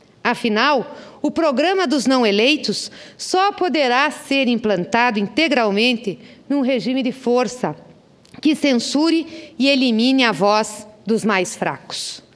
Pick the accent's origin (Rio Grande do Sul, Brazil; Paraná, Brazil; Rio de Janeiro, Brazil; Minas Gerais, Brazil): Paraná, Brazil; lá no meu estado do Paraná